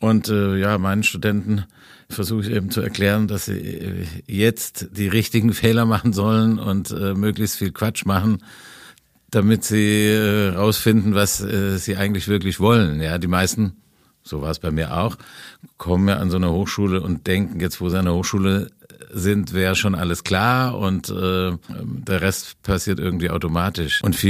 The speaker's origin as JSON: {"language": "German", "region": "Swabia", "country": "Germany", "said": "mich vom aus dem Dorf in Schwaben."}